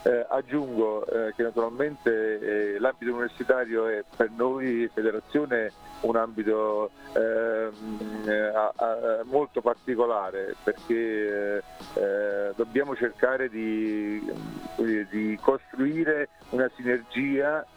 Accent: Naples, Campania, Italy; quindi da buon napoletano scaramantico non la dico

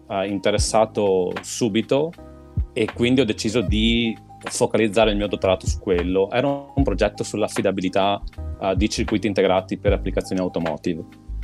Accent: Veneto, Italy; accent: Venetian; adesso fisicamente sono a casa mia, sono tornato alle origini e come il mio accento vi farà intuire, sono in Veneto. A Bassano del Grappa, per essere precisi, un paesino vicino a Bassano del Grappa, sperso fra le colline della pedemontana veneta.

